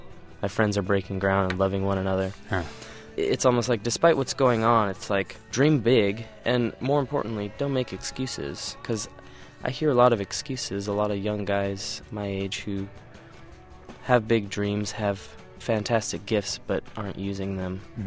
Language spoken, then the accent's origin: English; Seattle, Washington, United States; they find out we're from Seattle